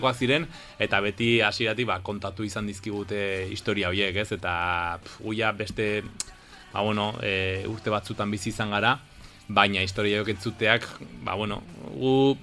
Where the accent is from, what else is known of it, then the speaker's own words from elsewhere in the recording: Pamplona, Navarre, Spain; nire jaioterria, nire tokia, munduan, dela txantrea, orain abidez ez txantrean bizi, ba, bueno, baina txantrea egiteik oso gertu bai